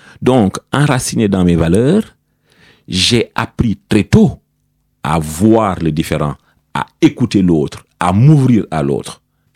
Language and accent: French; Senegal; Je suis sénégalais et j'appartiens à l'ethnie Poulard.